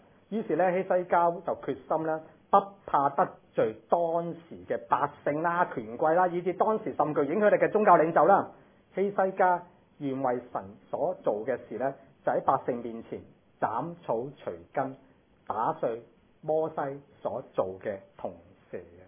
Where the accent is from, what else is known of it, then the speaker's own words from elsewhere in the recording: Hong Kong; 我哋香港人咧，即係除咗擺啲蘭花、擺成之後